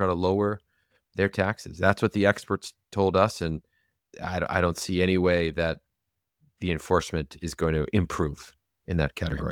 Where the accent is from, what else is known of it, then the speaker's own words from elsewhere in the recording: Michigan, United States; average folks out in the Midwest, my home state of Michigan, wherever